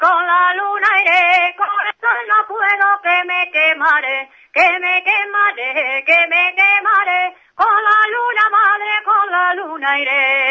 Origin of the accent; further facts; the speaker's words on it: Laguna de Duero, Castile and León, Spain; en aquí de mi pueblo, de Laguna de Duero